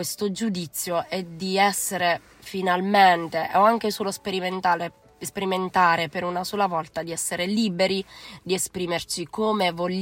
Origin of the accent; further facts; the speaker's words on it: Foggia, Apulia, Italy; ho 37 anni e sono di Foggia.